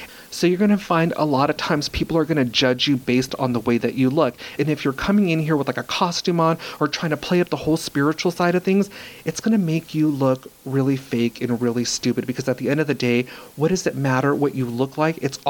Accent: Los Angeles, California, United States; born there; He was born in Ohio. I was born in Los Angeles.

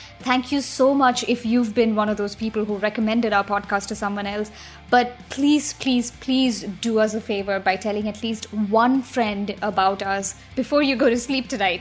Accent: Delhi, India; Ankita is such a common name in India. I knew so many Ankitas growing up in Delhi

